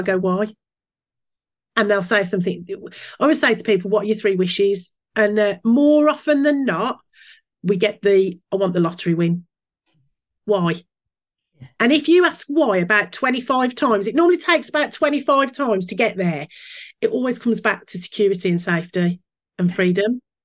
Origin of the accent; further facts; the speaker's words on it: West Midlands, United Kingdom; accent: Brummie; I thought my Brummie accent would get in the way.